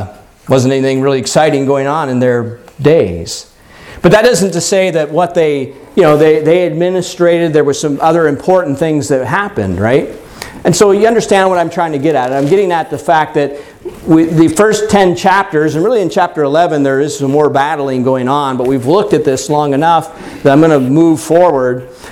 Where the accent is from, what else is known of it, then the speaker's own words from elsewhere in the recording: United States; you have to forgive me, I grew up in the United States, and the presidents of the United States that we all know from history are the ones that were in presidency during war times